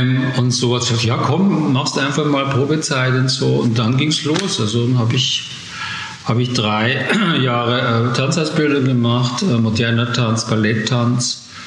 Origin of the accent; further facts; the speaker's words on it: Munich, Bavaria, Germany; Ich bin aus München, ich lebe in München, arbeite hier.